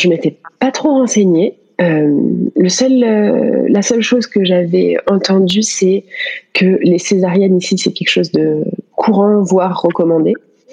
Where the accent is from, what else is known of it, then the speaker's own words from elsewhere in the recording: France; moved away as an adult; Oui, on est français tous les deux.